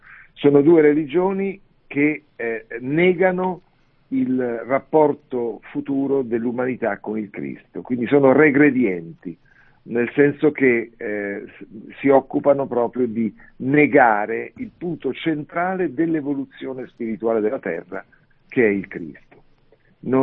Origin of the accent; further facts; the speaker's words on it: Udine, Friuli-Venezia Giulia, Italy; also born or lived in Rome; Peccato che non posso parlare veneto come parlate voi, nonostante mio nonno fosse di Conegliano e io sia di Udine, quindi sono, però il mio accento dopo anni in giro per il mondo e soprattutto a Roma non ha più nessun tipo di legame con quello veneto.